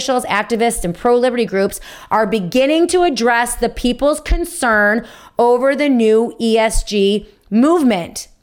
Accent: New York, United States; I grew up in Wayne County

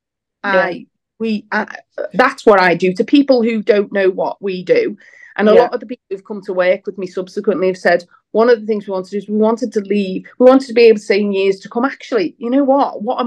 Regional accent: Liverpool, North West England, United Kingdom; I'm from Liverpool, but, you know, Manchester's not miles away

